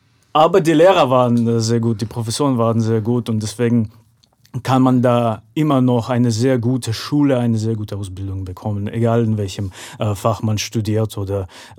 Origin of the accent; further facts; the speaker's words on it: Dnipro, Dnipropetrovsk Oblast, Ukraine; German is a second language; Also mit 15 Jahren alt habe ich mit der Schauspielausbildung angefangen in der Ukraine, in meiner Heimatstadt in Dnipro.